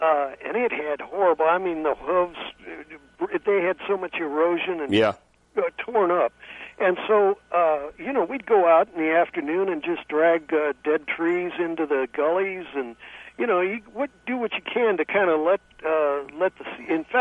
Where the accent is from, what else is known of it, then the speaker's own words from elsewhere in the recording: St. Louis, Missouri, United States; now in San Francisco, United States; I'm from St. Louis, but yeah.